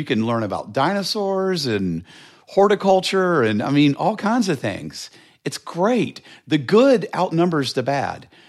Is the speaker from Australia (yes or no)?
no; Charlotte, North Carolina, United States; I grew up in Charlotte. A pretty stereotypical queer childhood.